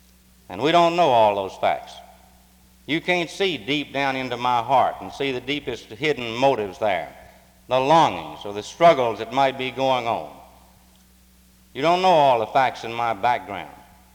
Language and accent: English; North Carolina, United States; When I grew up here in Person County on a farm